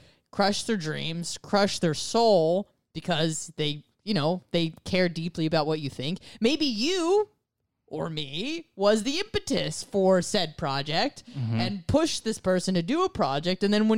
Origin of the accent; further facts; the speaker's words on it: California, United States; I am from California. And I still have some friends and a lot of family over there still.